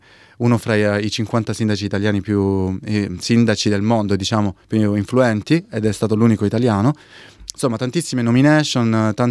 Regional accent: Catanzaro, Calabria, Italy; moved away as an adult; nella mia terra d'origine, in Calabria, insomma, pensavo ci fosse poco per me. E ho fatto altre opere, soprattutto a Catanzaro, nella mia città, dove sono tornato nel 2017

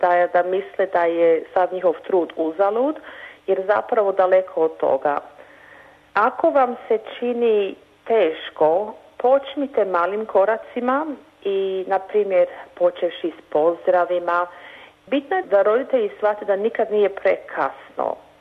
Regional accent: Australia; born there; Croatian is a second language; Moj suprug i ja, mi smo rođeni u Australiji, tako da nam je očito lakše komunicirati na engleskom jeziku, ali se trudimo, kao i mnogi naši prijatelji i rodbina, da održavamo hrvatski jezik u našim domovima.

